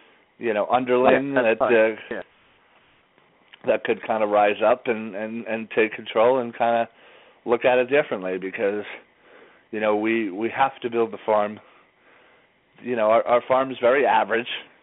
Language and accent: English; Philadelphia, Pennsylvania, United States; Yeah, I mean, we grew up in Philly. We live in Philly.